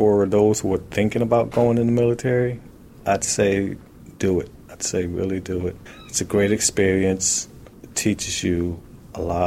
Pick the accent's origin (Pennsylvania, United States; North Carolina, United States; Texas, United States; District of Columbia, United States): Pennsylvania, United States; Philadelphia